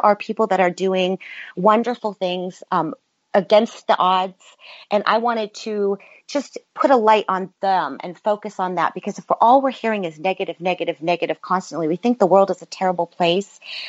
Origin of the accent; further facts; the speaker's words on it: Wooster, Ohio, United States; moved away as an adult; now in Los Angeles, United States; I'm a woman from Worcester, Ohio. You know, I I live in Los Angeles now, and I have for over 30 years.